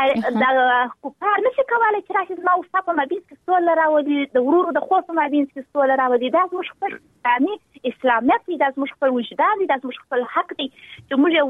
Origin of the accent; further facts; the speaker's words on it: Helmand, Afghanistan; زه خپله د هلمند اوسېدونکی یم.